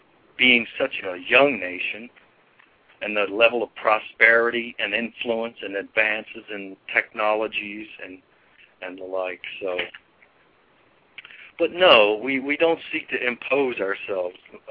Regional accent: United States; the myopic view that, especially as an American, I confess I had at one point in my own life.

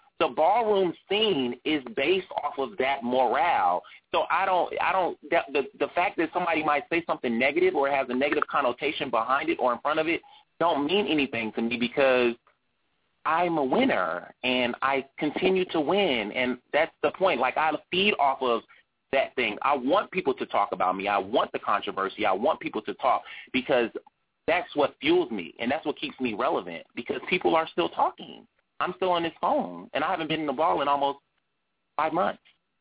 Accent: Chicago, Illinois, United States; moved away as an adult; now in Los Angeles, United States; God told me to move to L.A. I'm from Chicago.

